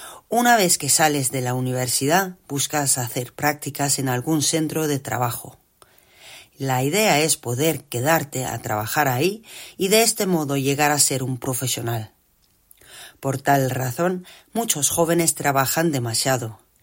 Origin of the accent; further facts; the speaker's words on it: Lima, Peru; tengo 32 años. Soy de Lima y soy abogada.